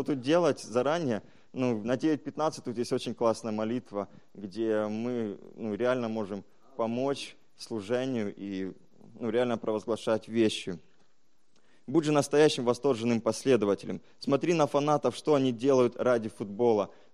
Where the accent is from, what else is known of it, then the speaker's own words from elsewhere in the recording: Ukraine; Я украинец, я уважаю свою сборную, я всегда за нее.